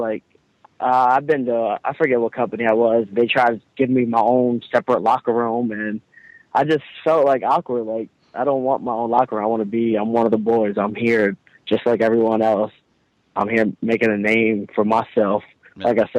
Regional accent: Allentown, Pennsylvania, United States; My very first match I had in my hometown, Allentown, Pennsylvania.

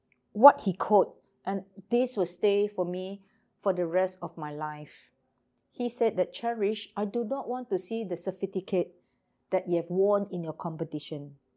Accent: Singapore; I'm born from Singapore, brought up in Singapore, trained in Singapore

